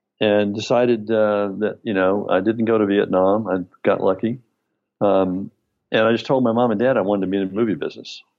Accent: Texas, United States; We get it, Mr. Coppola, we're the guys from Texas.

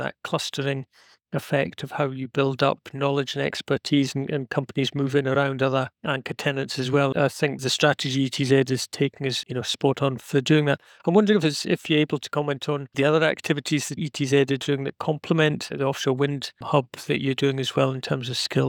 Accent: Aberdeen, Scotland, United Kingdom; I grew up in Aberdeen in the 70s and 80s and kind of witnessed the growth of the oil and gas sector and the benefits that it brought to Aberdeen.

